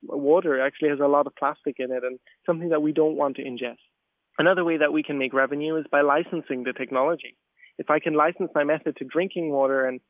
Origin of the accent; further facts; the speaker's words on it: Ballydehob, Munster, Ireland; I'm from West Cork, Ballydehob, and really what I loved for a very long time there was just exploring the wilderness, being out in the environment and enjoying the nature.